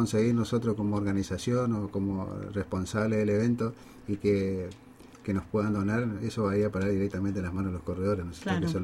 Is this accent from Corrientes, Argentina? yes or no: yes; Paso de los Libres, Corrientes, Argentina; Yo soy nacido acá en Paso del Libre, soy malcriado